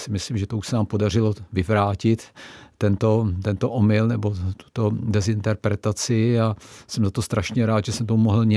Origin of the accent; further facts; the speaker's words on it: Kutná Hora, Central Bohemian Region, Czechia; že pocházím, jak jste zmínila, z Kutné Hory, historické město